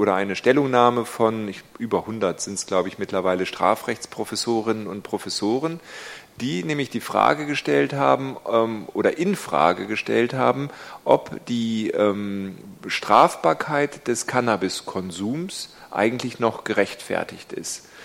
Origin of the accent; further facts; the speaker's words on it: Garbsen, Lower Saxony, Germany; now in Neustadt am Rübenberge, Germany; Ich komme aus Garbsen. Ist mein Wahlkreis, sorry. Ich wohne in Neustadt. Gefühlt bin ich immer noch Garbsener, weil da bin ich groß geworden. Aber ich bin ein Dorf weitergezogen, das ist Neustadt am Rübenberge.